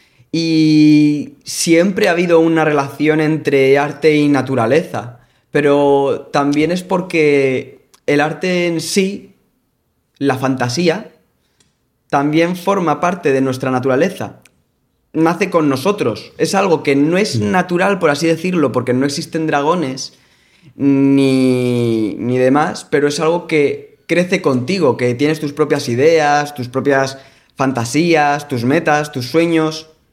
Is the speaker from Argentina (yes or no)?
no; Cartagena, Region of Murcia, Spain; also born or lived in Madrid; Nací en Madrid y mis raíces, por así decirlo, pueden que estén ahí, pero yo soy cartagenero.